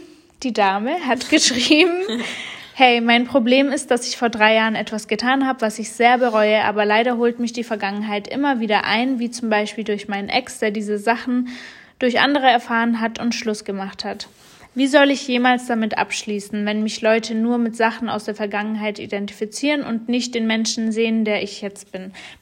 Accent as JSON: {"language": "German", "town": "Hanover", "region": "Lower Saxony", "country": "Germany", "said": "Ich komme aus Hannover"}